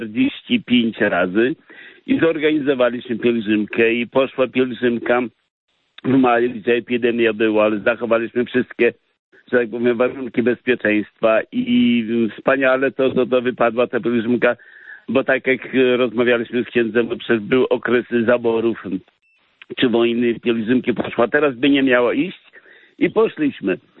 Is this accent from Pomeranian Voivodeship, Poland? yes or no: yes; Kościerzyna, Pomeranian Voivodeship, Poland; I ja jestem dumny z tego, że jestem kościelakiem Kaszubą z Kiewiej Kości